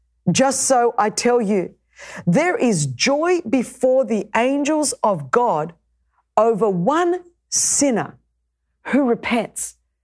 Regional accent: Australia; Now, I come from Australia

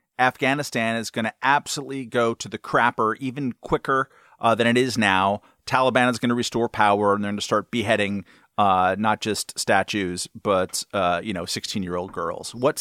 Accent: California, United States; I, as a Californian, whenever I heard a military-industrial complex, not only did I associate it with the Lawrence and Livermore laboratories

